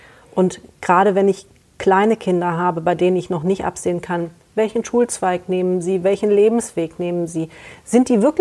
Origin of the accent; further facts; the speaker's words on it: Kassel, Hesse, Germany; Kassel ist meine Heimatstadt. Kassel ist meine Heimatstadt. Ich liebe den Herkules, den Bergpark, die Aue und hatte auch nie wirklich den Wunsch, hier wegzugehen